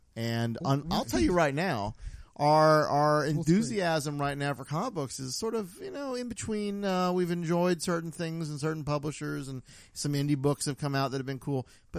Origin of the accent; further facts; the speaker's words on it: Florida, United States; Obviously, we are from Florida.